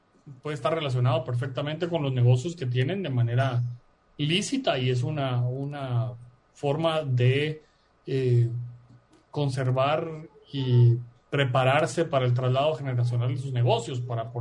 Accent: Guatemala; me graba a mí como guatemalteco por lo que genero a nivel mundial, me graba a mí como guatemalteco por lo que genero en Guatemala

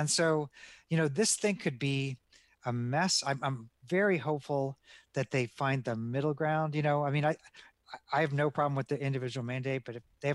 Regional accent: Tennessee, United States; you know, I'm from Tennessee, right?

